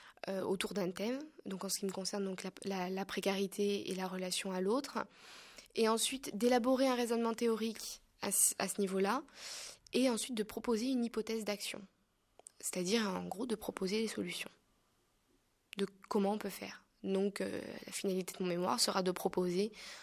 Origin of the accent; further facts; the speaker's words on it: France; Moi, en tant que Française et athée